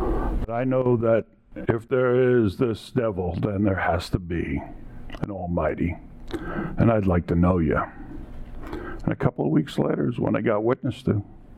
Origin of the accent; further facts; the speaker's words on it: New York, United States; I call it Iraq because I'm from New York.